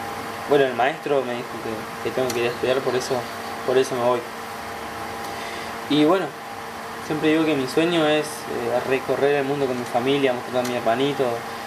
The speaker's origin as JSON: {"language": "Spanish", "region": "Misiones", "country": "Argentina", "said": "Y bueno, como soy de Misiones, me tocó la región litoral."}